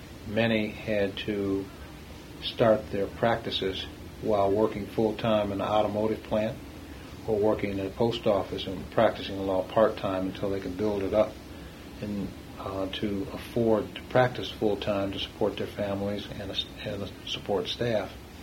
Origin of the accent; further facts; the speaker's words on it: Cassopolis, Michigan, United States; also born or lived in Detroit; I was born in Detroit. Mm-hmm. I lived here for 5 years, and then I grew up in Cassopolis, having gone from the first grade through the 12th grade, graduating in 1959 from high school